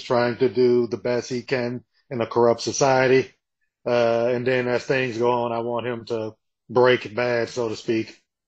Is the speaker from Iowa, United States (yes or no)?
no; New Orleans, Louisiana, United States; born there; because I was born in New Orleans, specifically New Orleans East, to be very specific if there's any New Orleans listeners.